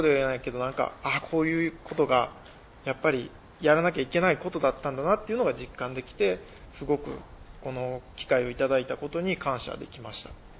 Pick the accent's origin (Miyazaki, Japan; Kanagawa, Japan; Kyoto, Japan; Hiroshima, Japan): Hiroshima, Japan; 僕は阪神も広島出身なので